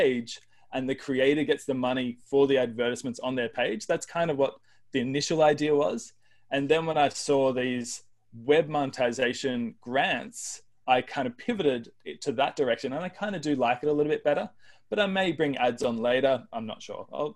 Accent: Australia; now in Portland, United States; So I am Australian, but I live in Portland, Oregon in the US.

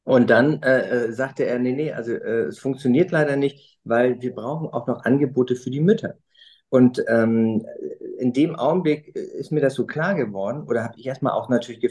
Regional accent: Hamburg, Germany; als Hamburger sind wir, sage ich mal, sowieso im großen Vorteil

